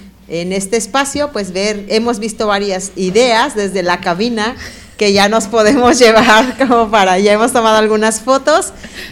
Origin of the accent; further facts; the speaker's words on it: Alpuyeca, Mexico; la comunidad nuestra, de donde yo vengo, está atravesada por un gran río, y el río se llama Colotepec. Es un río muy bonito, ¿saben? Porque mi comunidad se llama Alpuyeca, que está en lengua originaria. Nosotros somos indígenas